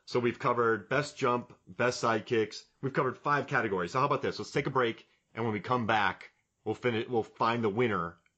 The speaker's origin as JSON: {"language": "English", "region": "Florida", "country": "United States", "said": "Yeah, and I'm from Florida, so I can make fun of it."}